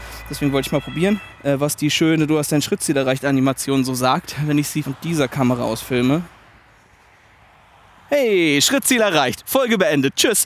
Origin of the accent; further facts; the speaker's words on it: Rhineland-Palatinate, Germany; dass Hasloch bei uns in der Pfalz wäre das einzige Städtchen